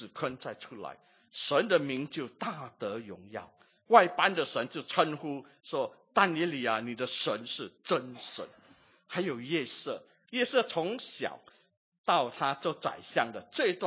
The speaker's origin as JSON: {"language": "Chinese", "country": "Singapore", "said": "就好像我们新加坡人身经百战，什么百战，很多的考试"}